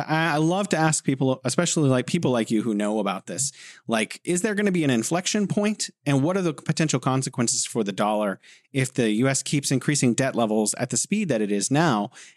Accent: United States; That would, in my opinion, as an American, that makes a lot more sense.

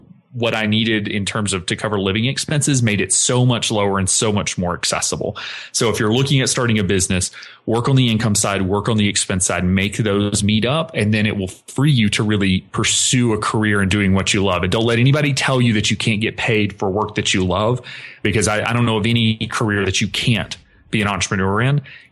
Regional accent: the South, United States; growing up in the South, very traditional household, having a job was considered safe.

